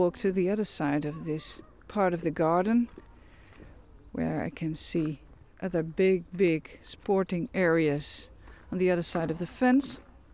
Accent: Netherlands; From the Netherlands. Yes, from the Netherlands.

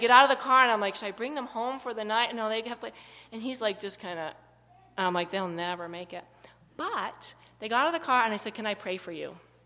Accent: Carrabassett, Maine, United States; I'm like, well, I'm from Carabasset, but when I'm in Hawaii, I don't expect people to know that.

